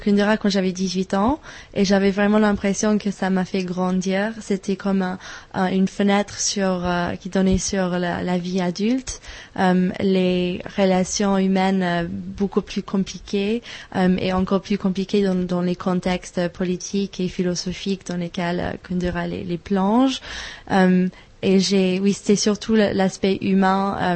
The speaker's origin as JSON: {"language": "French", "region": "England", "country": "United Kingdom", "first_language": "en", "second_language": "French", "said": "moi je suis anglaise, l'anglais c'est ma langue maternelle"}